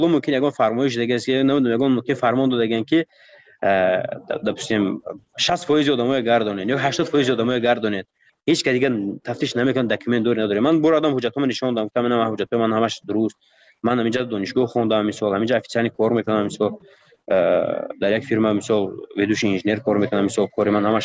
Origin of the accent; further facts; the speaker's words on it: Tajikistan; من گفتم من تاجیکم از تاجیکستانم